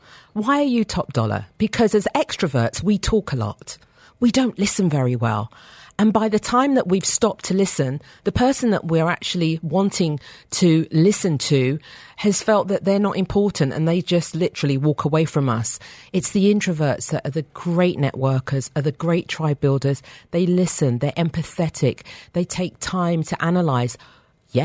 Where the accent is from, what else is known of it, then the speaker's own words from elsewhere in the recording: England, United Kingdom; I'm British